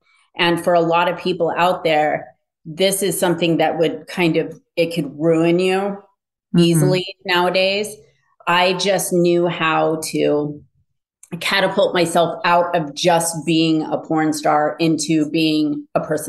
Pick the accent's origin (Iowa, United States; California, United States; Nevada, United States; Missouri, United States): Nevada, United States; Las Vegas; born there; I was born in Las Vegas.